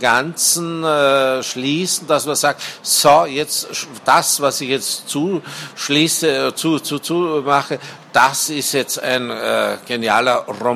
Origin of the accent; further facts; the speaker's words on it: Salzburg, Austria; ich komme ja aus Salzburg